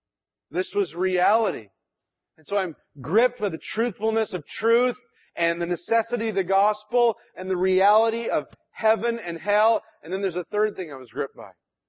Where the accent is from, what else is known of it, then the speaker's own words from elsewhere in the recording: Western Canada, Canada; So I moved from Western Canada to Vancouver, which is sort of like the San Francisco of Canada.